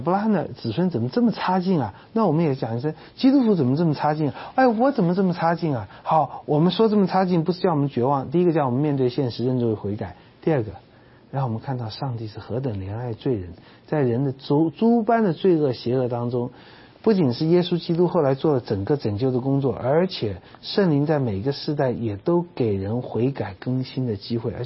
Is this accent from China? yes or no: yes; China; 我觉得虽然是我们中国人观念，几千年来都是这样观念，传宗接代